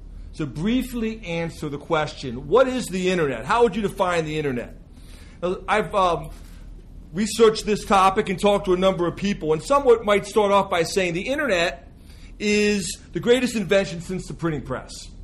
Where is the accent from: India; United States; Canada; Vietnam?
United States; Michigan; And actually, I'm from Michigan, so I'm used to the snow and the cold weather.